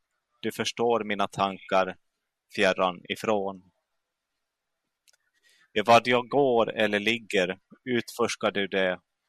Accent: Pello, Lapland, Finland; Vi har kommit norrifrån, så som ni redan hörde, så hör jag hemma i Pello

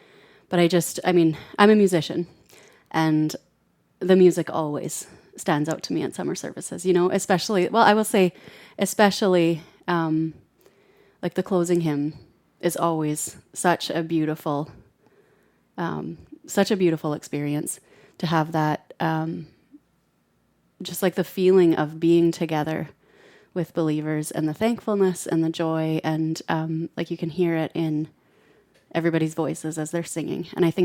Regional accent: Dunblane, Saskatchewan, Canada; I'm from Dunblane, Saskatchewan.

